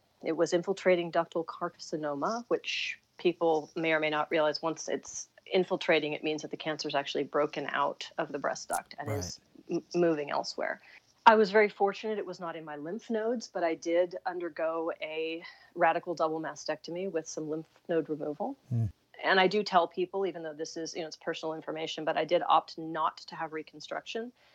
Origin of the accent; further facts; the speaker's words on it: United States; as an American, of course, we have to do everything within a year